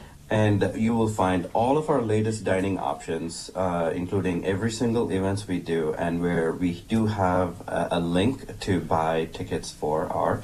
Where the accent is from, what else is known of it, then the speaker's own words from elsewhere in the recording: Pondicherry, Puducherry, India; English is a second language; If you have seen the movie Life of Pi, the first 20 minutes is my hometown. It's called Pondicherry.